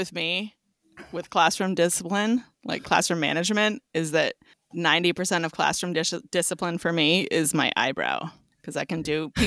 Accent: Queechy, Vermont, United States; also born or lived in Chicago; I grew up here in Queechy, Vermont on a beef farm.

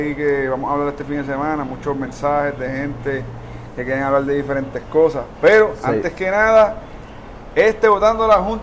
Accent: Puerto Rico; como puertorriqueño al fin

